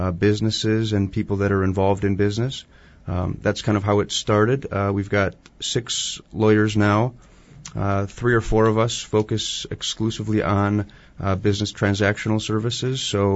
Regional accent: Green Bay, Wisconsin, United States; Yeah, I grew up in Green Bay, Wisconsin. Moved out to Colorado for college, went to law school in Madison, and kind of slowly made my way back home.

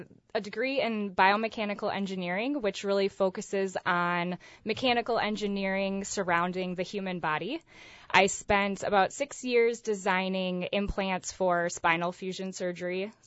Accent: Menasha, Wisconsin, United States; So I'm initially from Menasha here locally.

